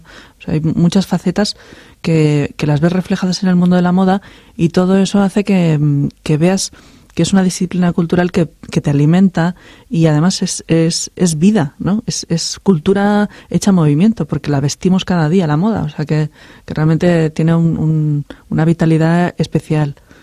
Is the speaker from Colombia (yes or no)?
no; Lleida, Catalonia, Spain; somos de Lérida, y ahí el trabajo básicamente es agrícola y ganadero.